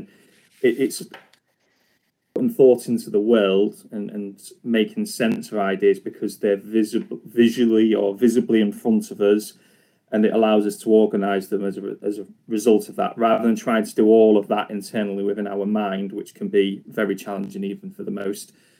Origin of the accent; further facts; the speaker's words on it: England, United Kingdom; accent: northern English; I think, if I remember rightly, because of my northern accent